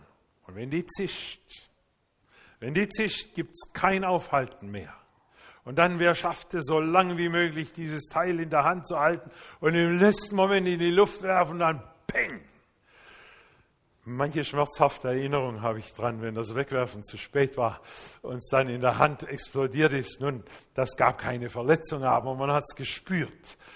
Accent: Japan; In meiner Kindheit in Japan, da hatten wir freien Zugang, das ist Asien, freien Zugang zu allen Feuerwerkskörpern das ganze Jahr hindurch.

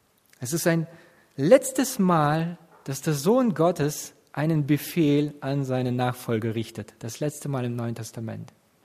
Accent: Russia; now in Germany; Ich habe meine Kindheit in Russland verbracht, habe dort in den 90er Jahren gelebt.

